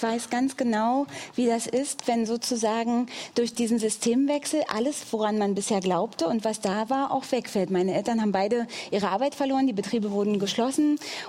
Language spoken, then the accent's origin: German; Frankfurt, Brandenburg, Germany; born there; die meisten wissen mittlerweile, dass ich ostdeutschen Migrationshintergrund habe. Ich bin in Frankfurt-Oder geboren und habe in der Tat ja 16 Jahre lang in Berlin-Neukölln gearbeitet und auch politisch gewirkt.